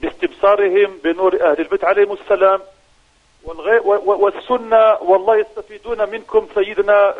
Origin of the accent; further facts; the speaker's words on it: Morocco; أنا مغربي مستبشر لله الحمد بنور أهل البيت سلام الله عليهم.